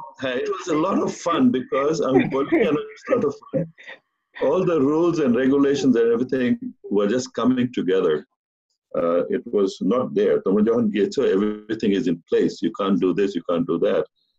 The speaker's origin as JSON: {"language": "Bangla", "region": "Dhaka Division", "country": "Bangladesh", "tie": "born or raised there", "said": "আমি তার আগে মিন্ট রোডে বড় হয়েছি, 2 নম্বর মিন্ট রোড। তার আগে আমি তখন মিন্টোরে থাকে কালীন আর কি সেন্ট গ্রেগরিজে পড়তাম। সেন্ট গ্রেগরিজ স্কুল ছিল ভিক্টোরিয়া পার্কে"}